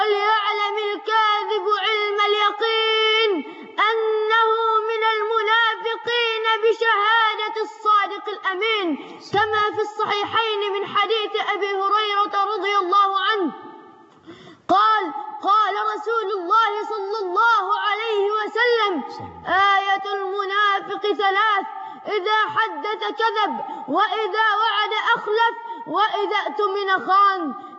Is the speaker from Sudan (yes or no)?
no; Egypt